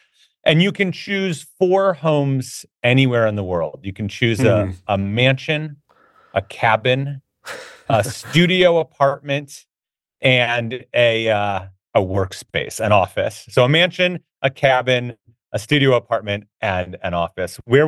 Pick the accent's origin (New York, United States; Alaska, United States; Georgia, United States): New York, United States; you think as a New Yorker that you're kind of like very, you know, like, you know, cities, right?